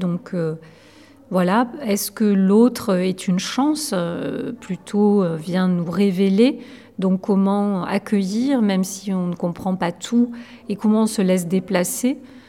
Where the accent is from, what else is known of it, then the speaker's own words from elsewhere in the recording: Carcassonne, Occitanie, France; born there; moi je suis née à Carcassonne. C'est aussi pour la raison pour laquelle je suis là, dans le sens où j'ai gardé des liens forts avec l'Occitanie. Et j'ai fait des études de lettres modernes à Montpellier.